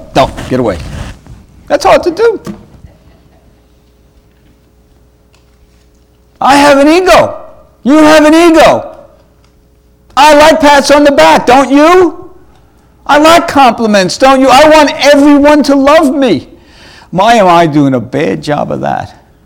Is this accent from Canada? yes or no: no; New York, United States; accent: New York; I know, my New York accent may get in the way of the horse